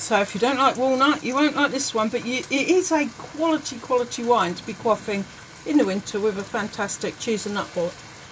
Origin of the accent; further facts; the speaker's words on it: United Kingdom; But I'm British, so I don't get off that.